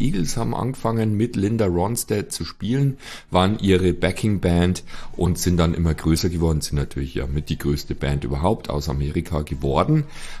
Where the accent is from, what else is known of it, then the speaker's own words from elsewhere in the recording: Bavaria, Germany; Das ist halt als Bayer, gell? Da spielst du halt Schafkopf.